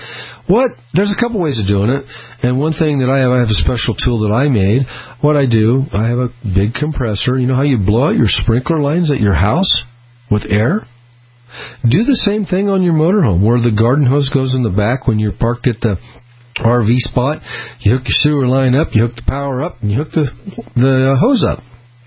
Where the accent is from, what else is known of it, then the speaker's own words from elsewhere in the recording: Peoria, Illinois, United States; born there; I was born in Peoria, Illinois